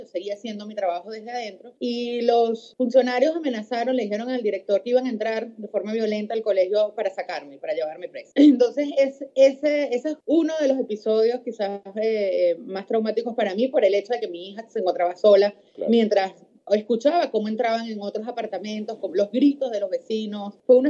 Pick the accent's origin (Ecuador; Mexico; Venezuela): Venezuela; now in Santiago, Chile; Sí, bueno, en este momento me encuentro en Santiago de Chile. Estoy residiendo acá desde hace aproximadamente un mes. Ya. Tuve que salir de Venezuela